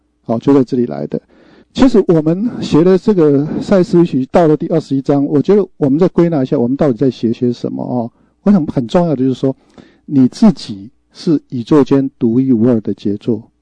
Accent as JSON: {"language": "Chinese", "country": "China", "said": "我们中国人在讲说"}